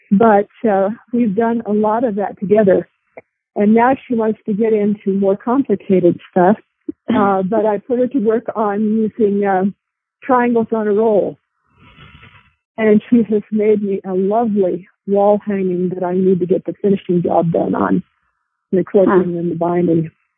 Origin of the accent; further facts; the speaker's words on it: New Mexico, United States; I know we grew up in New Mexico